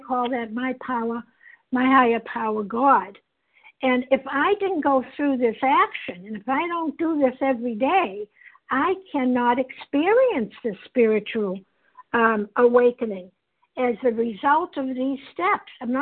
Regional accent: Massachusetts, United States; I'm a compulsive overeater, and I'm from Massachusetts.

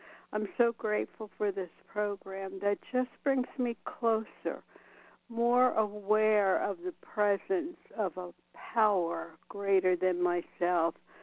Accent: Nevada, United States; I'm from Nevada and recovered there by the grace and mercy and love of God.

